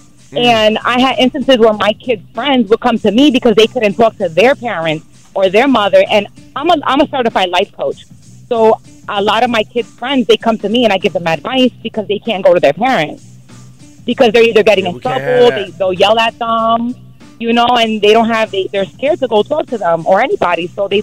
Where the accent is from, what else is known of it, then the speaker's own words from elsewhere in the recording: Paterson, New Jersey, United States; I was raised in Patterson.